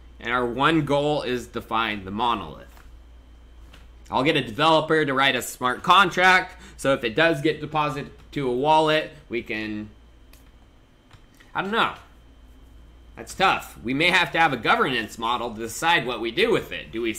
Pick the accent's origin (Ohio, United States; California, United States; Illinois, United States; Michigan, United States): California, United States; Chico; also born or lived in Orland; I'm originally from Orland, California, but my hometown is Chico, California, where I lived most of my life at.